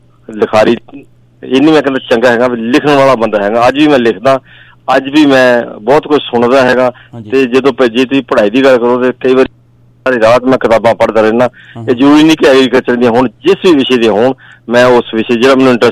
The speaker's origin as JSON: {"language": "Punjabi", "town": "Ludhiana", "region": "Punjab", "country": "India", "said": "ਮੈਂ ਲੁਧਿਆਣੇ ਤੋਂ ਆਇਆ ਪੰਜਾਬ ਤੋਂ"}